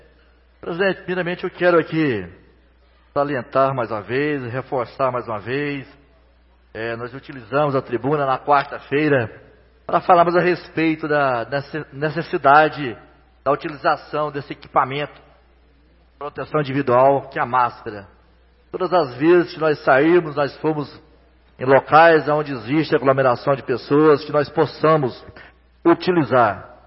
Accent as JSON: {"language": "Portuguese", "town": "Goianésia", "region": "Goiás", "country": "Brazil", "tie": "born or raised there", "said": "hoje também decreto municipal na cidade de Goianésia, minha cidade natal"}